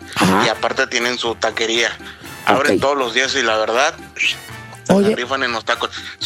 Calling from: Concord, California, United States; Les marco desde Concord, California.

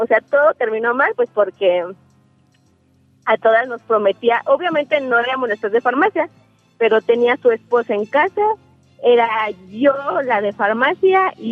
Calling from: Querétaro, Mexico; De Querétaro, de Querétaro.

